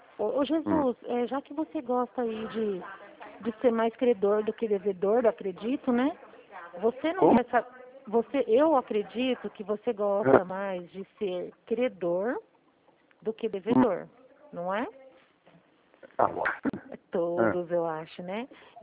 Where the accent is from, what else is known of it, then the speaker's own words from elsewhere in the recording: Flora Rica, São Paulo, Brazil; eu sou de Flora Rica e trabalho aqui em Dracena. Sou de Flora Rica e trabalho aqui em Dracena.